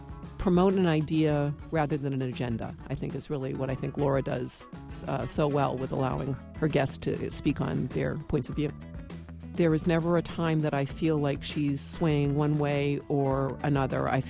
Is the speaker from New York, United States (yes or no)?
no; Manchester, New Hampshire, United States; I'm from Manchester